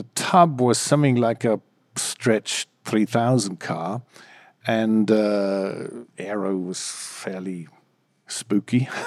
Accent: Munich, Bavaria, Germany; English is a second language; now in United Kingdom; Yes, I'm German. I'm from Munich. Well, I'm Bavarian country near Germany.

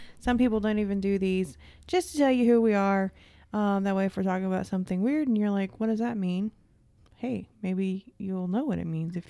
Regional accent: Winona, Missouri, United States; now in Springfield, United States; We are originally from Winona, Missouri.

